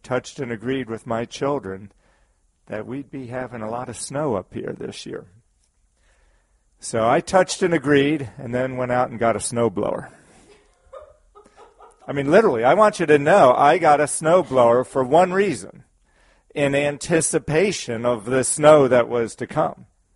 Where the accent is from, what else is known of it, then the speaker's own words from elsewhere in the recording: Maryland, United States; now in Vermont, United States; I grew up in Maryland where we didn't have nearly as much snow as we have here in Vermont, but we did have snow, and sometimes we had lots of it